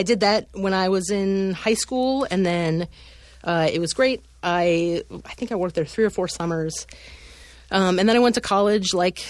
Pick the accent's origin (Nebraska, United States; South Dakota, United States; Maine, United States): Maine, United States; I mean, I grew up in New England and Maine and worked in shops there.